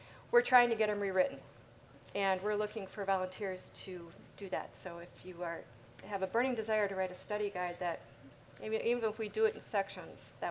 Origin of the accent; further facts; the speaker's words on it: Wisconsin, United States; I'm from Wisconsin.